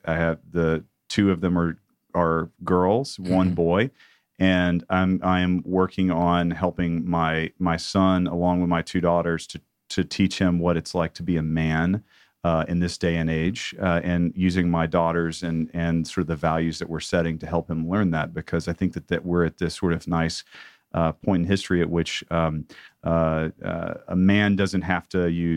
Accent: the South, United States; After being a strong, lifelong meat eater, growing up in the South.

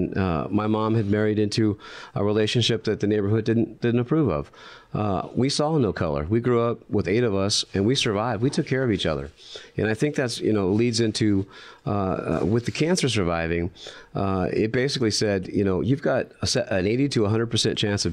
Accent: Tucson, Arizona, United States; And talking about survival, growing up in Tucson, I grew up on the south side of Tucson. It was kind of tough back in the day.

